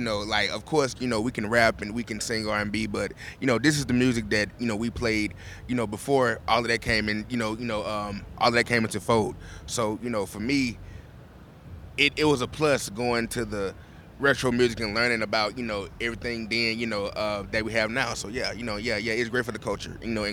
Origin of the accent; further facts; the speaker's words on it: Clarksdale, Mississippi, United States; But then I lived right next to a blues band and found out that, you know, Clarksdale has th